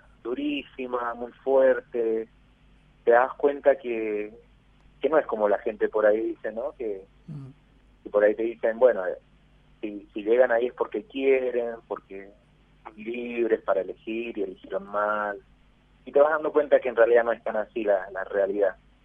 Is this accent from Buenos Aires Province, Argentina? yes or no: no; Mendoza, Argentina; Sí, soy de Mendoza.